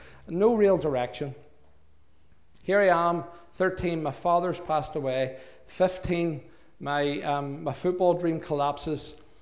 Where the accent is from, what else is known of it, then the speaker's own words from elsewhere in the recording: Belfast, Northern Ireland, United Kingdom; the ultimate dream for any young lad growing up in Belfast would be to play for Northern Ireland one day.